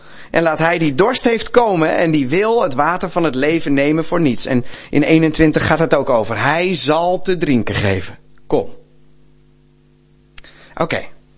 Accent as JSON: {"language": "Dutch", "town": "Rotterdam", "region": "South Holland", "country": "Netherlands", "said": "En ik kan het weten, want ik ben Rotterdammer."}